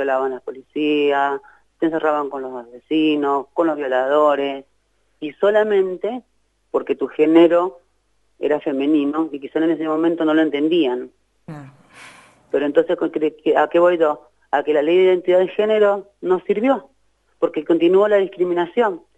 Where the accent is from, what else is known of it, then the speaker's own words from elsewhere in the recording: Argentina; nos corresponde como argentinas